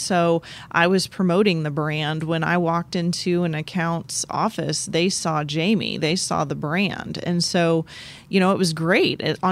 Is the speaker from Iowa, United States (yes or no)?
yes; Iowa, United States; accent: Midwestern; I am. I'm from the Midwest, yeah. So I still have a little bit of that Midwestern accent